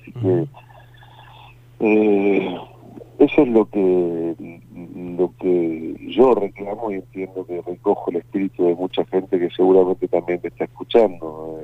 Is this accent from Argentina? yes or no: yes; Argentina; somos muchos los argentinos